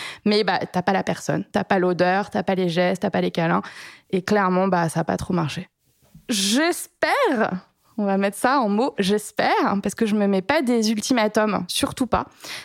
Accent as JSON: {"language": "French", "town": "Paris", "region": "Île-de-France", "country": "France", "said": "j'ai 39 ans, je travaille dans les médias et je suis parisienne."}